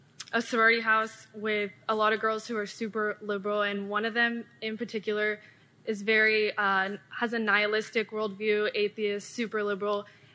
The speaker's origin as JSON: {"language": "English", "region": "California", "country": "United States", "said": "I'm from California."}